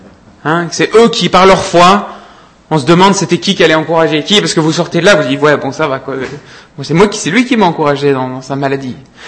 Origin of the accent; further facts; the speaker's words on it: Belgium; J'avais parlé de ça une fois quand j'ai grandi en Belgique.